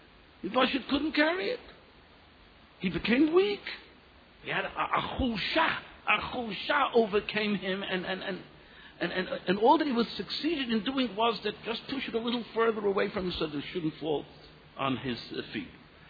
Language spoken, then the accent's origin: English; United States; I can't help it. I grew up in America. And because I grew up in America, I always go for the underdog